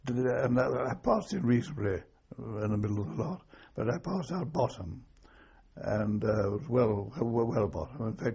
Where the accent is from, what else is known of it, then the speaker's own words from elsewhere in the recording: Cambridge, East of England, United Kingdom; Mainly in Cambridge. Cambridge.